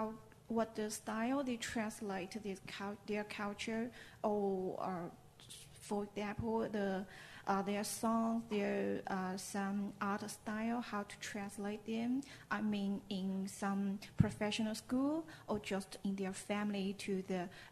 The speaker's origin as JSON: {"language": "English", "country": "China", "second_language": "English", "said": "from China. But actually, I'm a Tibetan, so our culture is also very special from the main culture in China."}